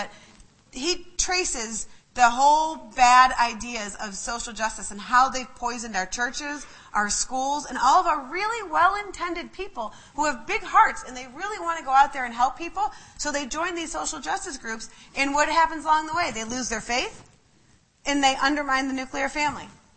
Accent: Maple Heights, Ohio, United States; we grew up in Maple Heights.

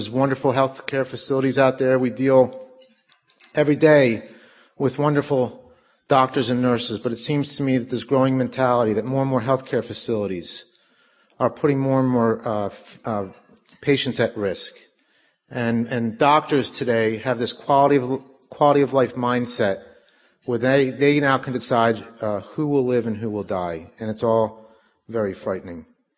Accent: Philadelphia, Pennsylvania, United States; There was the three of us, and we grew up just outside of Philadelphia.

